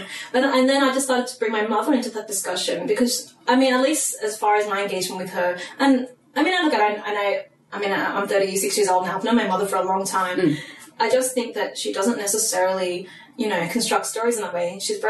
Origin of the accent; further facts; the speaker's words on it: Australia; I mean, I was born and raised in Australia. you know, they were born and raised in Vietnam. By the time they came over here, they were fully formed adults already.